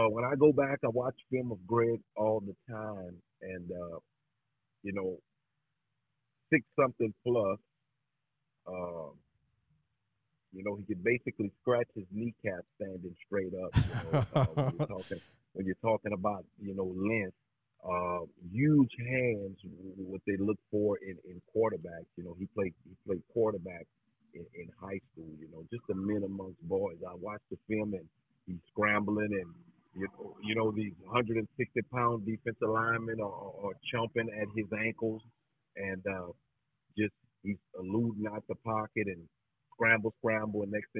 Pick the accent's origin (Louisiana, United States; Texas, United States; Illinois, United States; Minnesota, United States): Louisiana, United States; Ville Platte; he said, "Hey, Coach, where you from?" I said, "I'm from Ville Platte."